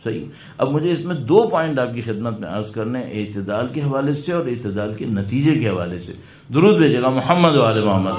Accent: Karachi, Sindh, Pakistan; moved away as an adult; مجھے یاد ہے جب میں بچپن میں رہتا تھا اور شیعہ آبادی میں ہی رہتا تھا کراچی میں, وہاں ہمیں دعائے سلامتی امام نہیں آتی تھی. جب میں ایران پہنچا ہوں 18 سال کی عمر میں

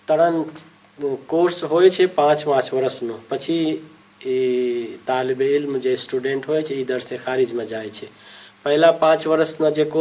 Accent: Kopaganj, Uttar Pradesh, India; હું કોપાગંજ district Mau UP ઇન્ડિયાના ઇન્ડિયામાં કોપાગંજ ડિસ્ટ્રિક્ટ મઉના રહેવાસી છું

